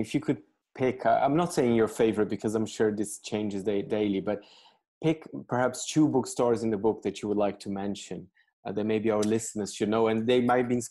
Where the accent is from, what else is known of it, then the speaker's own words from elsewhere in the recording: São Paulo, Brazil; You have one bookstore from my hometown, São Paulo, Livraria da Vila.